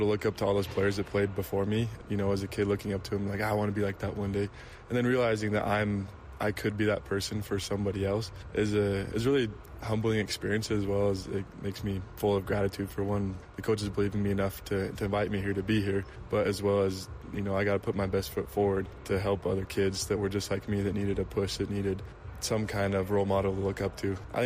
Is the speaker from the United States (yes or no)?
yes; Huntsville, Utah, United States; I'm from Huntsville, Utah. Everybody's like, where is that? Right? So it's a super small town kid growing up. So I grew up in the outdoors, yeah.